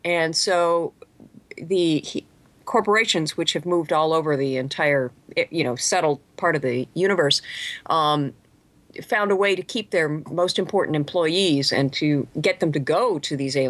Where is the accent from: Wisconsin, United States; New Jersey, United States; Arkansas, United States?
Wisconsin, United States; Superior; also born or lived in New York / Madison, Wisconsin; Well, I'm from Wisconsin, actually. My entire family still lives in the Midwest. I was actually born in New York, and I like to say that my entire life was moving west because now I live on the Pacific Ocean.